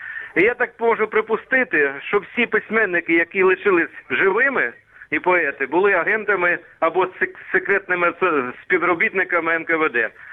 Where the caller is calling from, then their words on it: Dnipro, Dnipropetrovsk Oblast, Ukraine; Вас вітає місто Дніпро